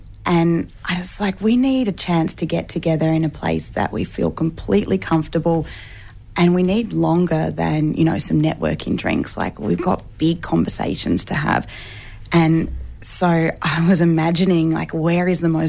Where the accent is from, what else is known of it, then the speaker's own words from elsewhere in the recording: Melbourne, Victoria, Australia; now in Queensland, Australia; So I'm a Yorta Yorta and Wiradjuri woman, born and raised on Kulin country in Melbourne, and I moved up to Queensland last year to launch these retreats.